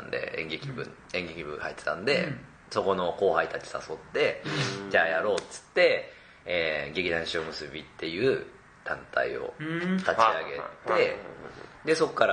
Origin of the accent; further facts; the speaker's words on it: Nagoya, Aichi, Japan; now in Tokyo, Japan; 僕名古屋なんですけど、母親が京都なんで、ややだからちょっと関西が、